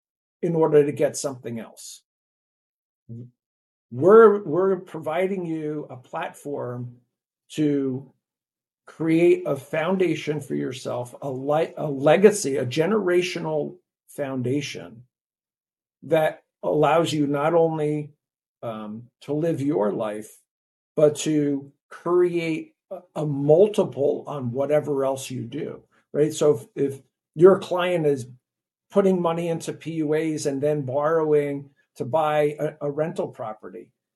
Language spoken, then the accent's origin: English; New Jersey, United States; See, I'm from New Jersey. It's a shore. It's not a beach, right?